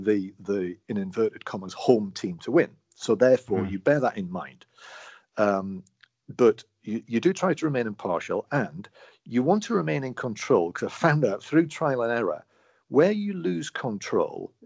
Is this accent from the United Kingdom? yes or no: yes; England, United Kingdom; you know, I am English. I'm therefore, as an Englishman, I want England to do well in a tournament.